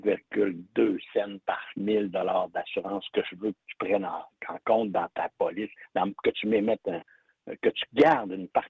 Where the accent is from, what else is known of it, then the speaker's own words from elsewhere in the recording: Quebec, Canada; tu sais que je viens du Saguenay-Lac-Saint-Jean. Hein